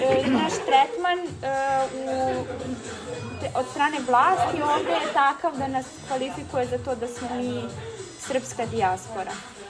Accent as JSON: {"language": "Serbian", "town": "Barajevo", "region": "Belgrade", "country": "Serbia", "said": "smo oboje sa periferije grada. Ja sam iz Barajeva, oni sa Umke"}